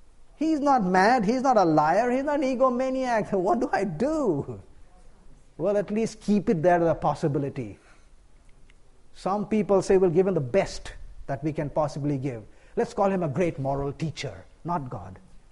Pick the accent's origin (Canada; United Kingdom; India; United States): India; I come from the East, India. We have a tradition there.